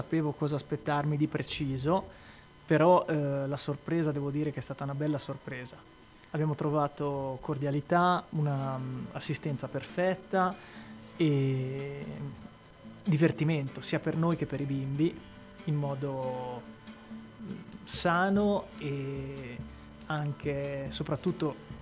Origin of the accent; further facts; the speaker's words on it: Carrara, Tuscany, Italy; Carrara. Siamo di Carrara.